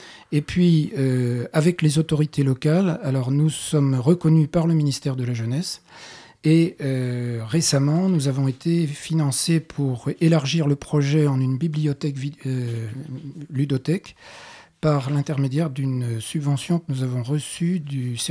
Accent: France; toutes les associations qui ont des projets franco-équatoriens, puisqu'on est français.

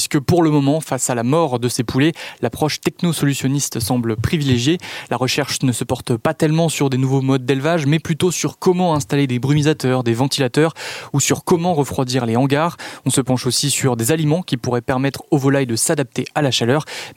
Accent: Pays de la Loire, France; Moi j'ai grandi dans la Sarthe à 20 km de Loué.

